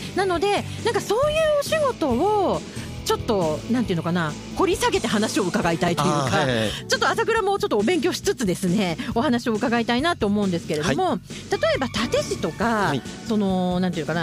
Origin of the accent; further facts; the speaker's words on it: Shizuoka, Japan; 静岡県の出身なんですよ。地元はちょっと伊豆ではないんですけれども、静岡県の中部に、実家がまだありまして